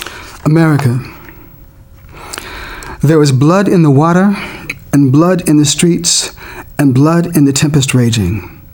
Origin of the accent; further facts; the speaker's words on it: Washington, District of Columbia, United States; also born or lived in Southern US; I'm from the South, but I was raised, I came of age in D.C.